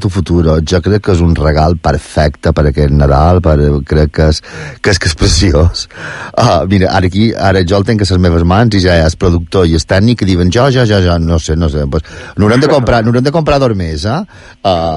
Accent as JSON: {"language": "Catalan", "town": "Vilafranca de Bonany", "region": "Balearic Islands", "country": "Spain", "said": "jo som de Vilafranca, de Bonany, que és allà on se fan els melons més bons del món"}